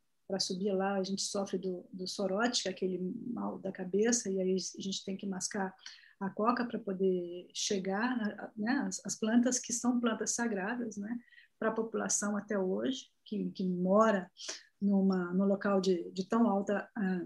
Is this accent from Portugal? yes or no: no; Brasília, Federal District, Brazil; Bom, eu sou de Brasília, você está em Brasília